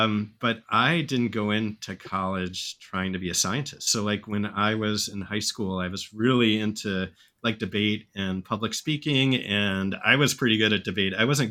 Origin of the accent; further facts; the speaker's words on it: Michigan, United States; I grew up in the suburbs of Detroit. So like if Detroit's like 8 Mile, like you see in the movie, I grew up in 24 Mile.